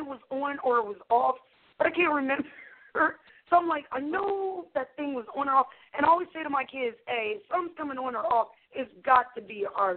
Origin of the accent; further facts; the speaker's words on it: Ohio, United States; now in Delaware, United States; Well, I'm from Ohio. When I moved to Delaware, just totally changed everything.